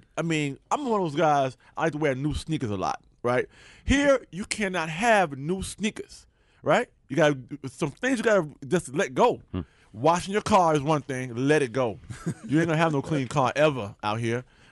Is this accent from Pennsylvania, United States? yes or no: no; New York, United States; now in Los Angeles, United States; You know, I'm a New Yorker who lives in L.A., you know, so I'm just kind of dealing with the L.A. thing right now until something New York comes up again.